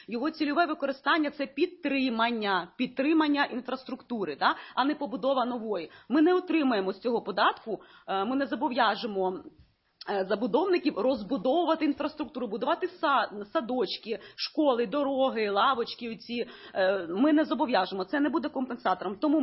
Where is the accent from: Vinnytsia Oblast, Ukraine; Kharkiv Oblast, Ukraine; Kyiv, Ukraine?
Kyiv, Ukraine; Це те, що я особисто вам можу сказати, як киянка, те, що я бачу.